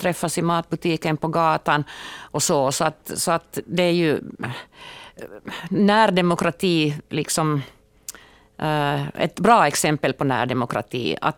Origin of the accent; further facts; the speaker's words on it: Vörå, Ostrobothnia, Finland; moved away as an adult; now in Närpes, Finland; det går aldrig ur mig att jag är född i Vörå. Och jag följer liksom ganska noga ändå med vad som hände med min före detta hemkommun där jag bodde i över 20 år. Nu identifierar jag mig med Närpes där jag har bott i 25-26